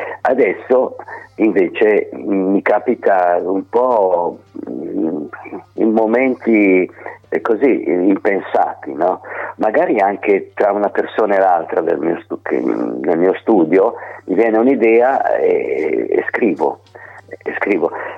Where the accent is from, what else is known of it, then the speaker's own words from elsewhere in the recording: Milan, Lombardy, Italy; now in Gallarate, Italy; Io sono nato a Milano, ho vissuto a Milano da ragazzino e poi mi sono trasferito, o meglio, la mia famiglia si è trasferita qui a Gallarate, vicino a Varese.